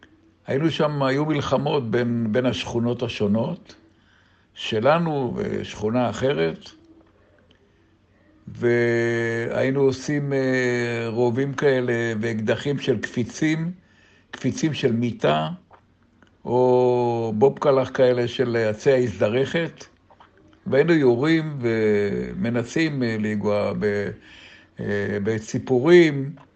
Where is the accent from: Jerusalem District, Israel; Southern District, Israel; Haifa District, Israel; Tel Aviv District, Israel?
Tel Aviv District, Israel; Tel Aviv; ועברנו פחות מקילומטר לרחוב מהר"ל בצפון תל אביב. רחוב מהר"ל גבל ברחובות חתם סופר, היה כ-50 מטר מרחוב דיזינגוף